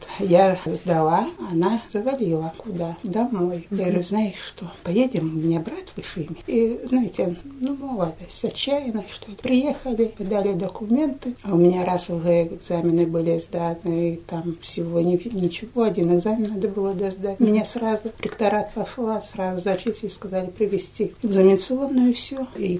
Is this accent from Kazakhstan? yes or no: yes; Almaty, Kazakhstan; Родилась я здесь, фактически росла в Алмате, работала в Казахстане. 5 лет на Байконуре побыла.